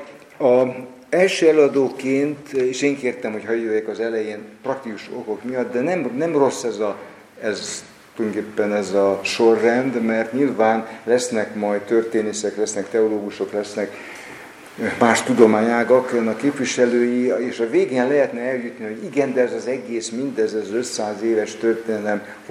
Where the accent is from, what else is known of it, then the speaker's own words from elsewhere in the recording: Miskolc, Borsod-Abaúj-Zemplén, Hungary; hiszen miskolci vagyok ott az egyetem